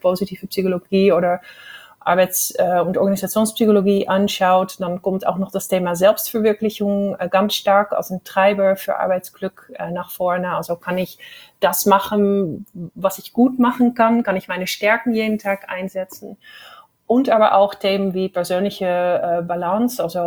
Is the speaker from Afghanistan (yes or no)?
no; Netherlands; German is a second language; du hörst, ich komme aus den Niederlanden